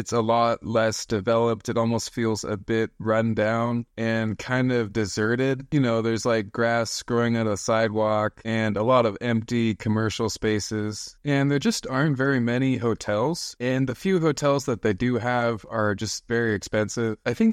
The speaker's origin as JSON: {"language": "English", "region": "West Coast", "country": "United States", "said": "And like I said, I'm from the West Coast, so this is my first time to Miami."}